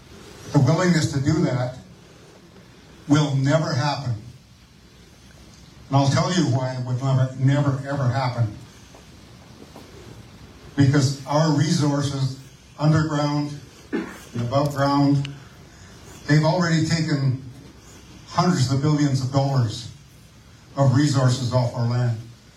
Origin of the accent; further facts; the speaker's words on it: British Columbia, Canada; how many thousands of square kilometers of land, Wet'suwet'en land, that's been alienated from us? I'm from Wet'suwet'en.